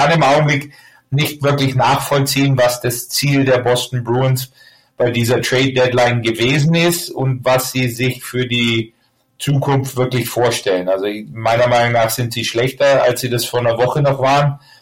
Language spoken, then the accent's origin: German; Germany; für uns als Deutsche freut es mich natürlich wahnsinnig für ihn